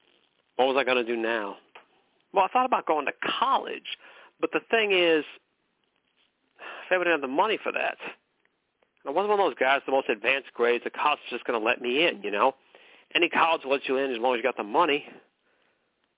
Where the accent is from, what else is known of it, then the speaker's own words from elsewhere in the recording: McKinleyville, California, United States; there I was living in McKinleyville, California. That's my hometown, McKinleyville, where horses have the right of way.